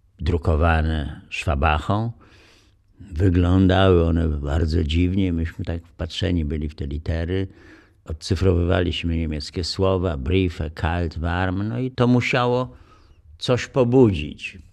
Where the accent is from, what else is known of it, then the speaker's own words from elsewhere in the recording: Wrocław, Lower Silesian Voivodeship, Poland; Natomiast ja dzieciństwo spędziłem we Wrocławiu i z pewnością to wrocławskie otoczenie pobudziło taką ciekawość